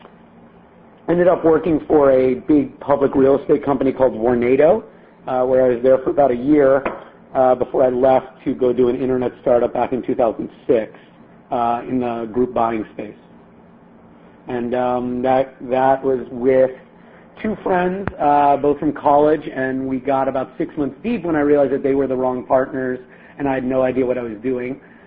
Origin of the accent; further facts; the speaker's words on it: Scarsdale, New York, United States; So I grew up outside of New York in Westchester, a town called Scarsdale. I was born in the city and lived out there for 18 years.